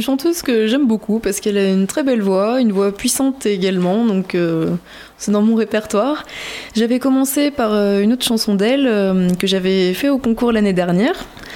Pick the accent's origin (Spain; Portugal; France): France; Pérignac, Nouvelle-Aquitaine; Donc je suis de Pérignac précisément, petit village, hein.